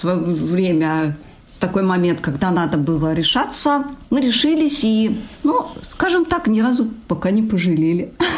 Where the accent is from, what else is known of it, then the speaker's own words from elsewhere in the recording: Smolensk Oblast, Russia; moved away as an adult; now in Nizhny Novgorod, Russia; Я родом из Смоленской области, прожила там значительную часть своей жизни, получила там образование высшее, окончила Смоленский гуманитарный университет, а по специальности я специалист социальной работы. Вот. Ну и вот сейчас уже живу в Нижнем Новгороде